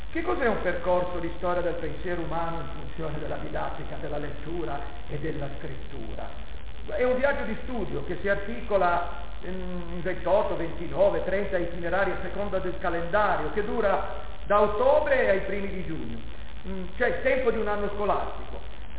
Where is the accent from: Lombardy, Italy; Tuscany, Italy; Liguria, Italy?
Liguria, Italy; Cosa volete, sono ligure, non butto via niente